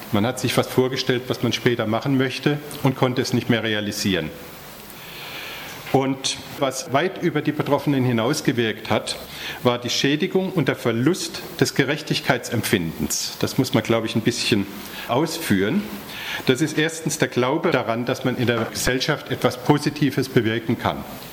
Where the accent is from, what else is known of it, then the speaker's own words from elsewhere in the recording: Heidelberg, Baden-Württemberg, Germany; auch 70 Jahre wie die meisten von uns hier im Haus. Und ich komme aus Heidelberg